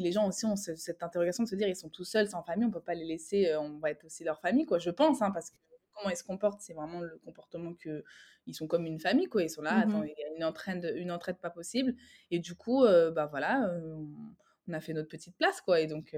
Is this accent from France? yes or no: yes; France; on n'est pas venus en mode on est des Français, on vous prend de haut.